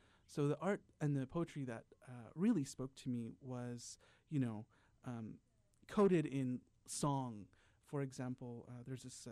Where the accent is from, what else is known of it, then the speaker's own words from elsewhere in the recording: London, United Kingdom; born there; I was born in London.